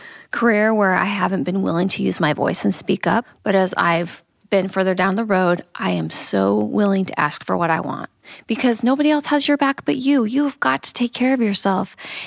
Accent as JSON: {"language": "English", "region": "Wyoming", "country": "United States", "tie": "born or raised there", "said": "I grew up in Wyoming in a Mormon family."}